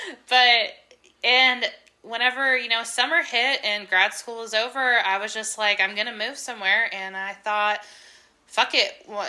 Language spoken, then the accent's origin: English; New Mexico, United States; People think we're from Mexico half of the time. We have to explain that New Mexico is, in fact, a state.